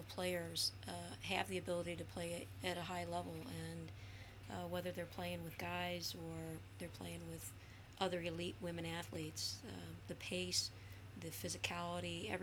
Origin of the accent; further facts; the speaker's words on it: Elk Grove, Illinois, United States; I grew up in Elk Grove